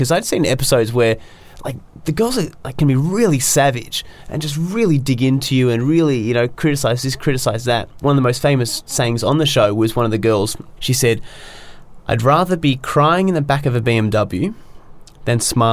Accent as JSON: {"language": "English", "country": "Australia", "said": "I'm from Australia. I'm, you know, 20."}